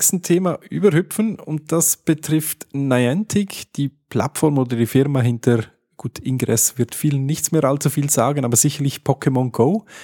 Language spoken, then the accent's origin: German; Switzerland; ich als richtiger Schweizer dachte natürlich